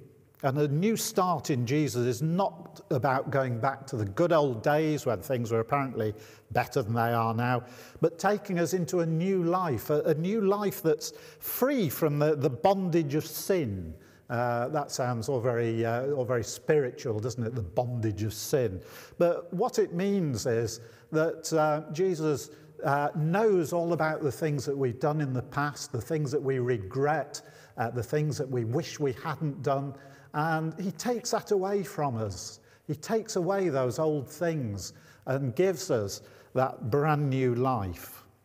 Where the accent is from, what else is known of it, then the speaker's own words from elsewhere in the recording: Manchester, North West England, United Kingdom; I'm a Mancunian and proud of it. And I never wanted to move out of the northwest of England. And here I was in that most dreaded of locations, the south. And I've spent the last 40 years hankering to be back in the northwest.